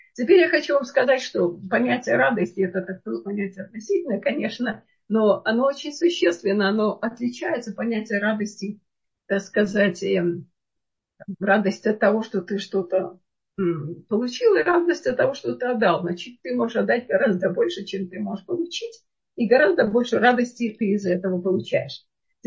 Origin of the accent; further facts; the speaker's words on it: Vilnius, Vilnius County, Lithuania; то есть я из Литвы, из Вильнюса, этого города.